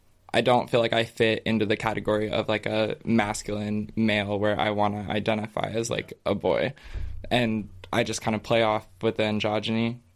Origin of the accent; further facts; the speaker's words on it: Wyoming, United States; Yeah. I was born in Wyoming in like a pretty small town.